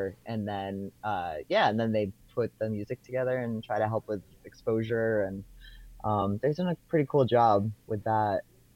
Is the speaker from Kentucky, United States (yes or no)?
no; Gilboa, New York, United States; also born or lived in Washington, D.C.; I grew up in Gilboa, actually.